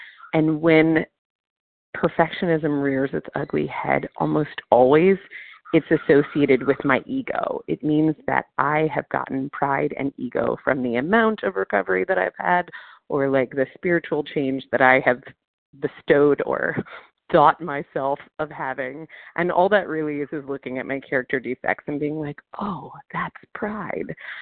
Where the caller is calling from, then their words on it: New Orleans, Louisiana, United States; I am calling from New Orleans